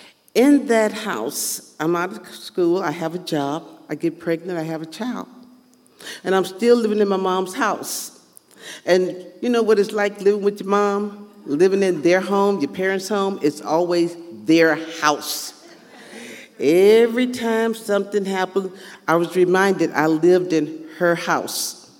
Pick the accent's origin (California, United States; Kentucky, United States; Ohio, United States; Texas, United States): Texas, United States; Houston; Well, as y'all know, I am a Houstonian. I'm a native Texan. I was born in Houston.